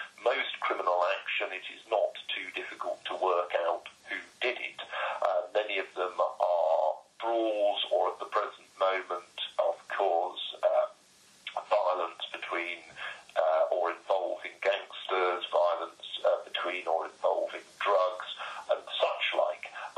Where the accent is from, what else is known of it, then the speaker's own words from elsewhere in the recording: United Kingdom; not because we're obviously British